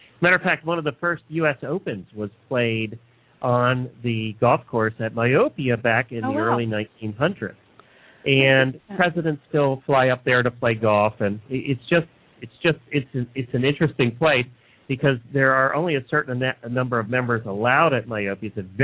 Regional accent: Pennsylvania, United States; also born or lived in Massachusetts; I grew up in Pennsylvania, but I feel like I'm Southern.

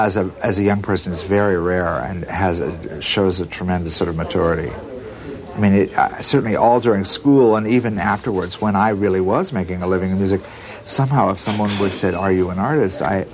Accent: Washington, United States; Well, I'm from the West. I grew up in a totally sort of ordinary rural situation, a little town in the state of Washington, right on the border of Idaho.

